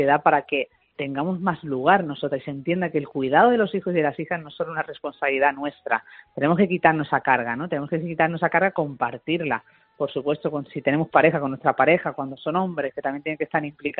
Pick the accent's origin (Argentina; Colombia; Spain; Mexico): Spain; Málaga, Andalusia; Como malagueña